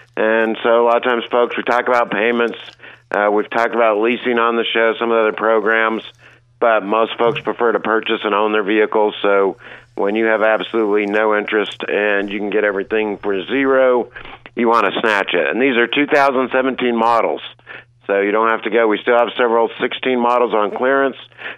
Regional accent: Fleming Island, Florida, United States; but I hail from Fleming Island. I'm a Fleming Islander.

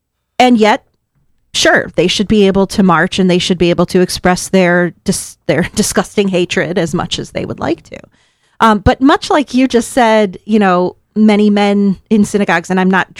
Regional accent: Skokie, Illinois, United States; I grew up in Skokie.

